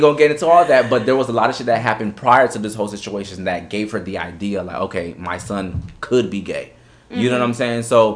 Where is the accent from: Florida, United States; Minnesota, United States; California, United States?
Florida, United States; Miami; also born or lived in Orlando; growing up, you know, in Miami and growing up in Orlando, both places, it was just definitely a difficult thing